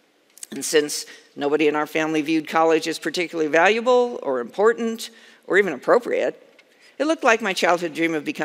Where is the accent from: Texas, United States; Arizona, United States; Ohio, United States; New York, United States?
Ohio, United States; Dayton; I grew up in Dayton, we had ice hockey, not field hockey.